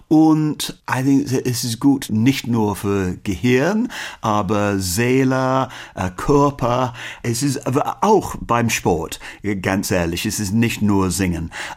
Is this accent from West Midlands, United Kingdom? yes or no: yes; Birmingham, West Midlands, United Kingdom; German is a second language; wohnen in the Midlands, in der Mitte Englands. Und ich komme aus Birmingham, Hauptstadt der Midlands